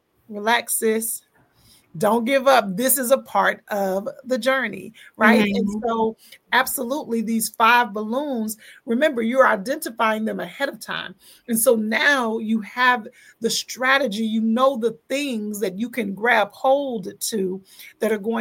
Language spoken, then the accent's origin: English; Dallas, Texas, United States; And we recently were in my hometown. I am from Dallas, Texas. We were back home.